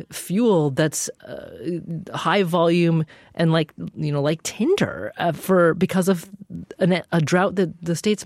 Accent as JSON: {"language": "English", "region": "Oregon", "country": "United States", "tie": "born or raised there", "said": "I grew up in the state to the north of you. I grew up in Oregon, so I've got some familiarity with the complexity around forest management here."}